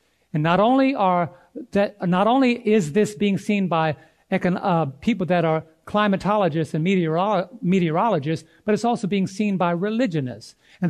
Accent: United States; And as an American, I would say that's unequivocal.

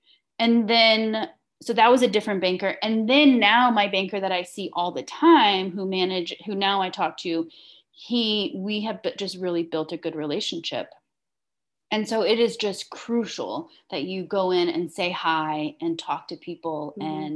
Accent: New Iberia, Louisiana, United States; And so now I went through Iberia Bank, from New Iberia, from my hometown.

